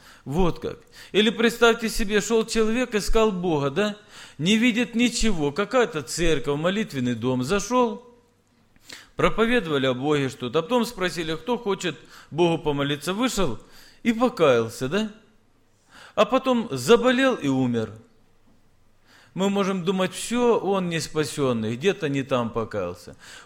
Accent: Apsheronsk, Krasnodar Krai, Russia; Братья и сестры, я не с Урала, Урал даже не видел. Я с Кавказа, Краснодарский край, город Апшеронск.

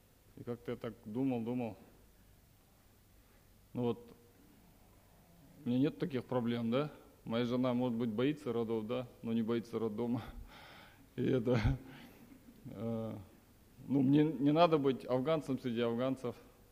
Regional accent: Kazakhstan; У меня казахское служение, плюс ко всему я казах.

